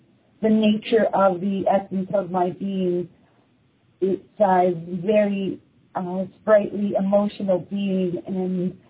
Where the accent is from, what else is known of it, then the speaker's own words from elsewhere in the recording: Ontario, Canada; she is a fellow Canadian, like I am. I'm from Ontario, Canada